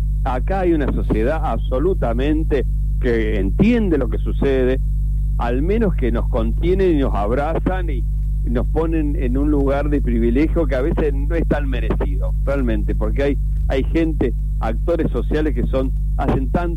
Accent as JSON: {"language": "Spanish", "country": "Argentina", "said": "Tenemos la obligación como argentinos de salirnos de esta encerronada que estamos metidos."}